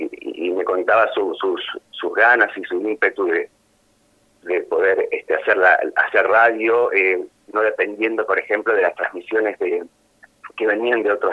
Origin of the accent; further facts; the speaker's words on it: Paso de los Libres, Corrientes, Argentina; toda mi infancia, mi adolescencia, yo la pasé en Libres, y en esa época, estoy hablando hace ya más de 40 años